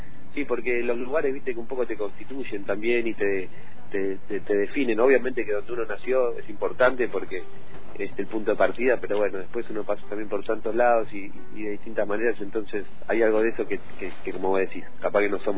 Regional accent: Buenos Aires, Argentina; also born or lived in Uruguay; yo nací en Buenos Aires, soy muy porteño

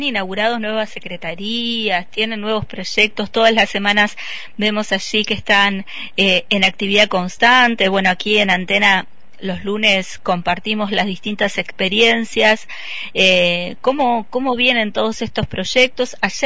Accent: General Roca, Río Negro, Argentina; los que somos de aquí de Fisque o los que vienen de otro lado

